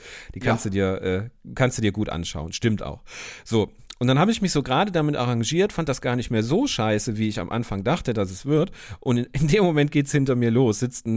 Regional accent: Turin, Piedmont, Italy; German is a second language; Nee, ich habe doch kaum Dialekt, oder? Und wir kommen aus Turin

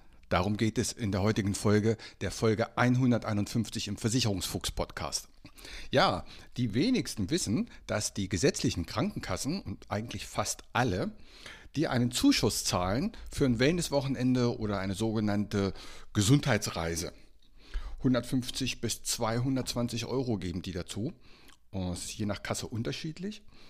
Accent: Hesse, Germany; nach Bad Homburg, also meine alte Heimat Hessen

